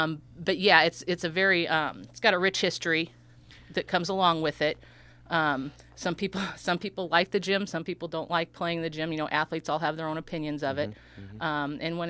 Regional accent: Benld, Illinois, United States; I'm born and raised in Benelled, yes. Okay. A couple blocks from the old Benelled School

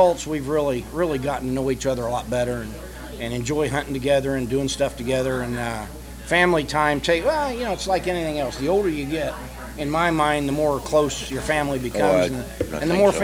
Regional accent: Muncie, Indiana, United States; I'm from Muncie, Indiana.

